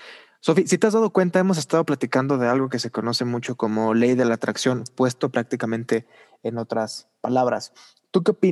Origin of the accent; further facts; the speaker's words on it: Mexico; somos mexicanos, nacimos en tal lado, tenemos estos privilegios, no tenemos otras cosas